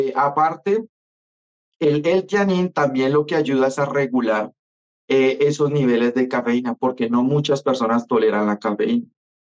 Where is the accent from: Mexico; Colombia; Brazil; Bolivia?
Colombia; somos colombianos y nuestra materia más popular, nuestro insumo más popular es el café.